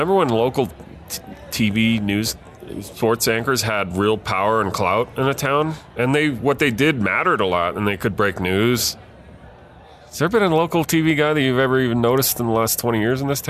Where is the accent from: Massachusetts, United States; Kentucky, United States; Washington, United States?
Massachusetts, United States; Boston; Where I grew up in Boston, the area, sports got 10 to 15 minutes in the 6 o'clock news.